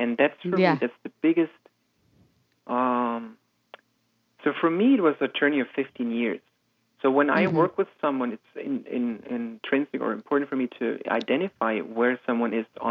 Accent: Germany; I grew up in Germany and I have a very conservative upbringing

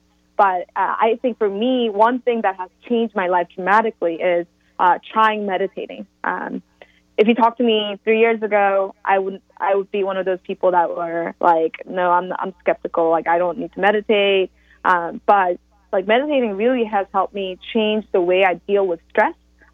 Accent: Seoul, South Korea; also born or lived in Atlanta, United States / Portland, United States / New York, United States / North Carolina, United States; Yeah, I was born in Atlanta, Georgia, but I was raised, a part of my life, I was raised in Korea, South Korea, near Seoul. I went to boarding school in Portland, Oregon.

